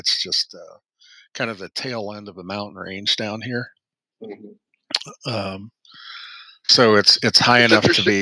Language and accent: English; Illinois, United States; No, I was from Illinois.